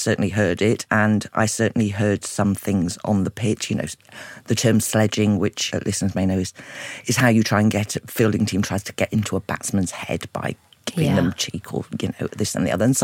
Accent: Sheffield, Yorkshire and the Humber, United Kingdom; I remember growing up in Sheffield, my dad and my brother played cricket and I scored cricket. And Sheffield was a quite siloed place in terms of the different communities, and I grew up in the rather middle-class west bit of Sheffield

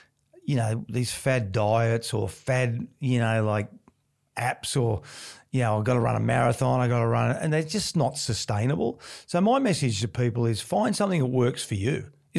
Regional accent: Melbourne, Victoria, Australia; when I was growing up in Melbourne

